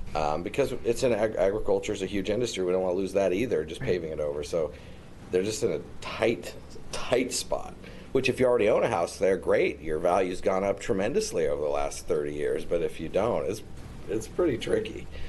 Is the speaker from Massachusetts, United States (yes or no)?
no; Coos Bay, Oregon, United States; But in a rural area like where I grew up in Coos Bay